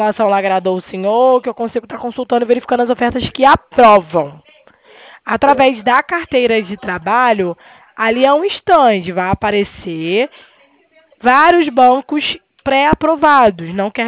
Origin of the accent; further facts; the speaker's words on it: Rio de Janeiro, Brazil; Eu sou do Rio, por isso que eu sou carioca